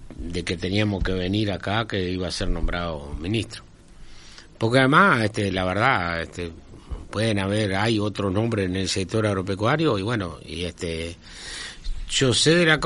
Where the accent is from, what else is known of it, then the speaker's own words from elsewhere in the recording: Melo, Cerro Largo, Uruguay; born there; En realidad nací en Melo, pero mi familia es toda de Fraile Muerto.